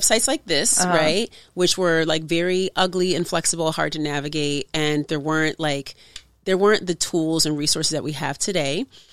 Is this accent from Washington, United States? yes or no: no; Oakland, California, United States; Well, I'm from Oakland, California